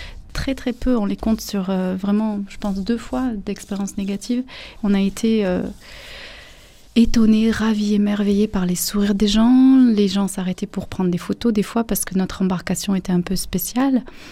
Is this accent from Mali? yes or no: no; France; tous les deux, on est français. Bon, moi, j'ai quelques origines espagnoles.